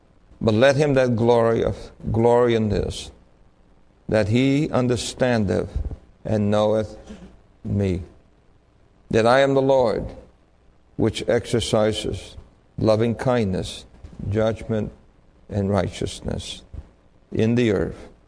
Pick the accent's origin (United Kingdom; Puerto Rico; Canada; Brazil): Puerto Rico; Santurce; he said, so where are you originally from? I said, Puerto Rico. He said, what part of Puerto Rico? I said, Santurce. He said, what part of Santurce? I said, El Fanguito. He said, no. You didn't come from there, did you? I said, yeah, that's where I was born.